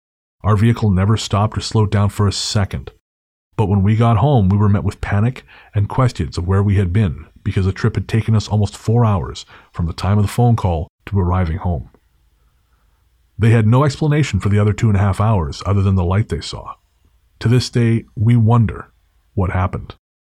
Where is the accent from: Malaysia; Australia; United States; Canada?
Canada; Golden, British Columbia; I am from Golden, which is about an hour north of Radium on Highway 95, and grew up 15 minutes south of town on a farm in the mountains.